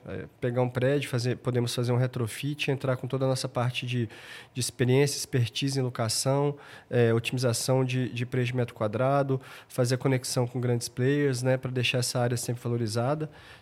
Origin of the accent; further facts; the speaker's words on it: Brasília, Federal District, Brazil; eu sou de Brasília, Brasília é uma cidade super interessante, a gente tem muita oportunidade de negócio, mas ali então é uma cidade que a gente é regido pelo funcionalismo público.